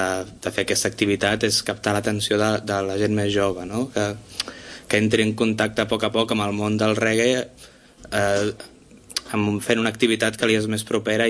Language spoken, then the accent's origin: Catalan; Vilanova i la Geltrú, Catalonia, Spain; Jo que sóc de Vilanova, gent de Vilanova mateix